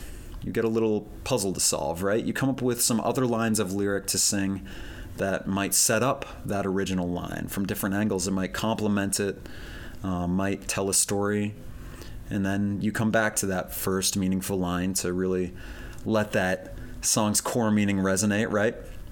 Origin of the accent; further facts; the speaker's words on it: Maine, United States; I think immediately of splitting wood, because I grew up in Maine.